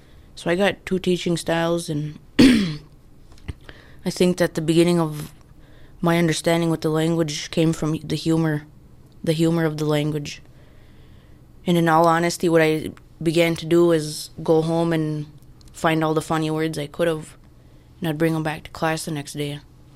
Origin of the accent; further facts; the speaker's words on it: Leech Lake, Minnesota, United States; My Chinab name is … I'm from Leech Lake here.